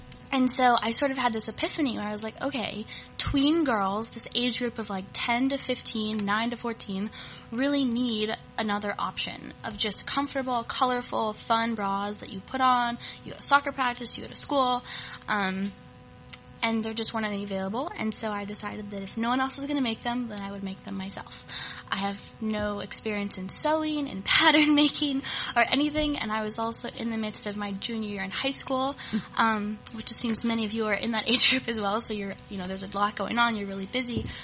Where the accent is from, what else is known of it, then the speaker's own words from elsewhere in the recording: Jackson Hole, Wyoming, United States; I'm actually from Jackson Hole, Wyoming, where it's about 30 below zero right now.